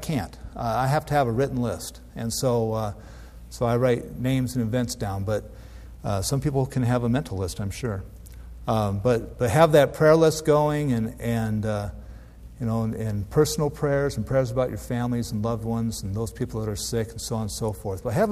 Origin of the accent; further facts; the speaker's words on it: Iowa, United States; because I'm from Iowa originally, so I plant corn because that's what Iowans